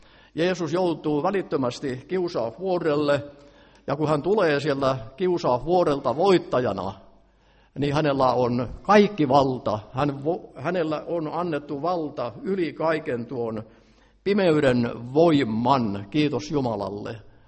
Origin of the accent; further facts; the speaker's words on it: Ähtäri, South Ostrobothnia, Finland; Ennen vanhaan, kun uitettiin tukkia siellä Ähtärissäkin, missä mä olen syntynyt ja kasvanut